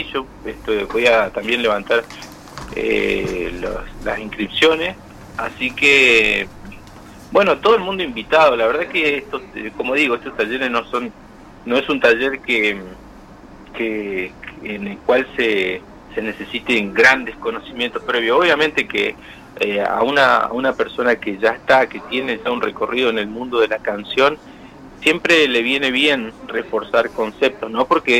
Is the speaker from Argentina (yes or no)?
yes; Patagonia, Argentina; mi música es patagónica porque yo soy patagónico